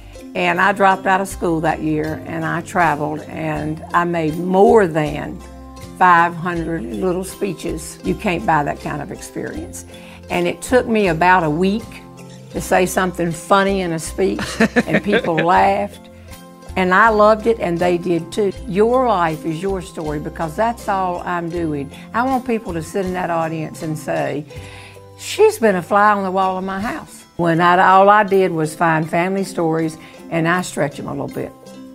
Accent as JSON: {"language": "English", "region": "North Carolina", "country": "United States", "tie": "born or raised there", "said": "Well, I'm from the South. Can you tell? I grew up in North Carolina. My people were from Alabama."}